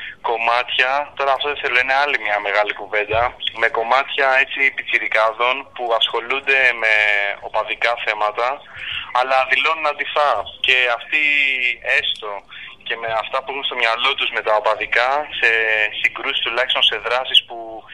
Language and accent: Greek; Peristeri, Attica, Greece; εγώ προσωπικά, να το πω, που είμαι και από το Περιστέρι